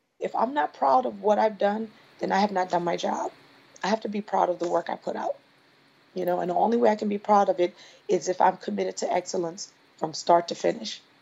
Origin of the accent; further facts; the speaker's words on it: Louisiana, United States; And Debbie Allen was the first person I saw, girl growing up in Louisiana, and there was no real dance, you know, real true dance.